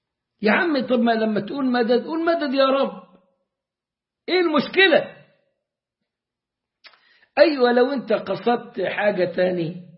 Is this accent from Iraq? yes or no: no; Sohag, Sohag Governorate, Egypt; بعدين عندنا في سوهاج بلدنا